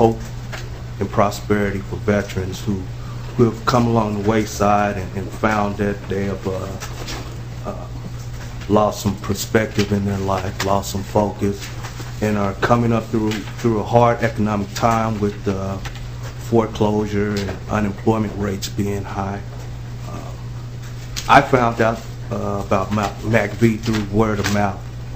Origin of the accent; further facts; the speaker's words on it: Little Rock, Arkansas, United States; also born or lived in Virginia / California / Florida; now in Minnesota, United States; And I tell you, I'm from Little Rock, Arkansas, and I've lived in Virginia, California. I've also been down in Florida for a little bit because of my career before I came to Minnesota.